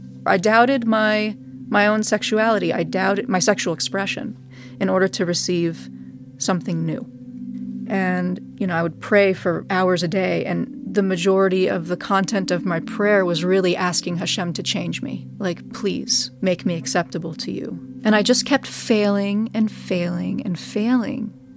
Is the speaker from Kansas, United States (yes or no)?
no; California, United States; kid in Central California. And I always had a very strong Jewish identity with almost no content. I was raised in the Reform movement